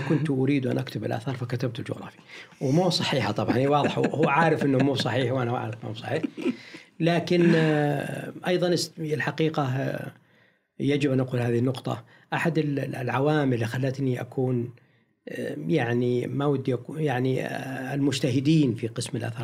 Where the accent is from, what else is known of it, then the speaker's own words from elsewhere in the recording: Al Zulfi, Riyadh Province, Saudi Arabia; وهو من نفس قريتي من نفس مدينة الزلفي